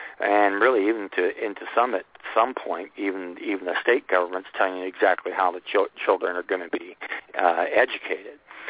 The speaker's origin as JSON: {"language": "English", "region": "Illinois", "country": "United States", "said": "Well, I'm from Illinois, so we got a few out there too."}